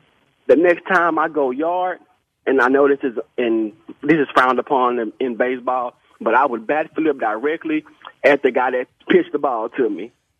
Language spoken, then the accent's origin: English; Houston, Texas, United States; now in Dallas, United States; First of all, I'm from Houston, just moved to Dallas